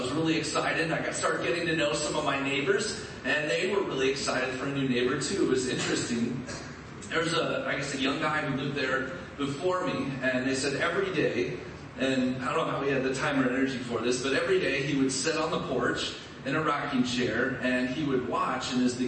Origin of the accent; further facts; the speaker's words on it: Ohio, United States; my wife and I grew up in Northwest Ohio